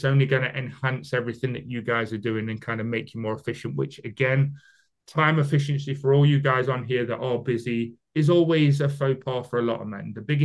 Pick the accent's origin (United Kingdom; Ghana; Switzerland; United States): United Kingdom; I know I speak very fast, I'm British, so forgive me.